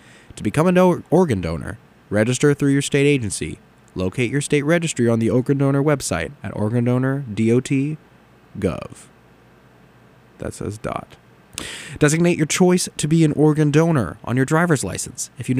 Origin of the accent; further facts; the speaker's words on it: Los Angeles, California, United States; Because the next Olympics are going to be in my home state, in my home section of the state, SoCal, Southern California, Los Angeles, 2028 Olympics.